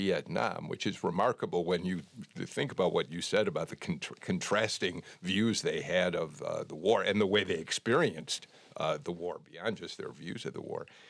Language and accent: English; Chicago, Illinois, United States; the Democrats brought their convention to the city of Chicago, my hometown, the 1968 Democratic Convention.